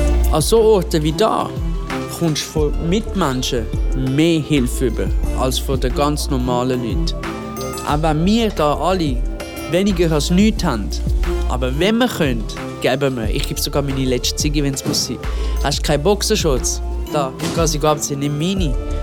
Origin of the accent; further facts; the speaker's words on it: Calabria, Italy; German is a second language; Bei uns in Italien, bei Calabria, und ich bin von Kalabrien